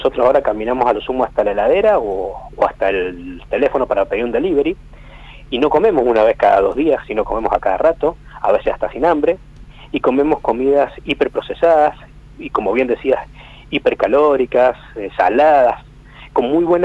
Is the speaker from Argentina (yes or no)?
yes; Mendoza, Argentina; Y bueno, yo soy de Mendoza